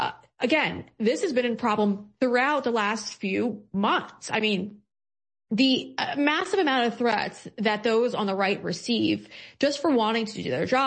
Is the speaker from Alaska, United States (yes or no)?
no; New York, United States; I'm from New York.